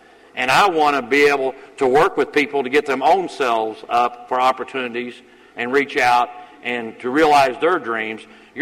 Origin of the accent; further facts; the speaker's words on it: the South, United States; accent: southern; You okay with my southern slang?